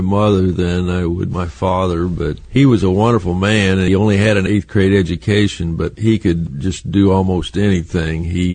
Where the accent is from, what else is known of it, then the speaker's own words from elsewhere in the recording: Dodge City, Kansas, United States; born there; I was born in Dodge City, Kansas.